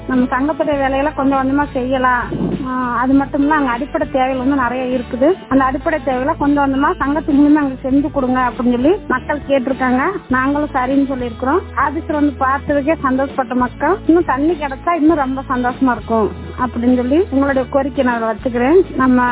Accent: Vandiyur, Tamil Nadu, India; born there; வண்டியூர் வந்து என்னுடைய பிறந்த ஊரு.

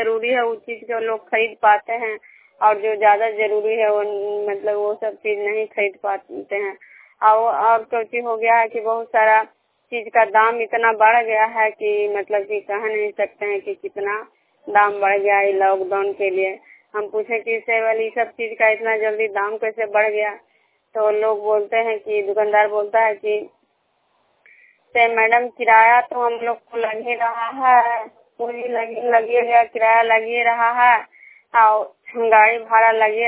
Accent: Khajra, Bihar, India; मैं बिष्णुपुर ग्राम खजरा पंचायत नालंदा जिला नंगनौसा प्रखंड के निवासी हूँ।

